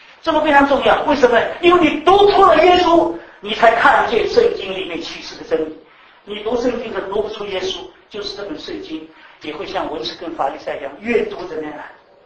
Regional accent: China; 至少对我们中国人来讲没有意义。

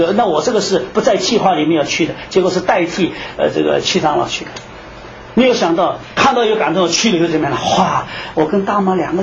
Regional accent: China

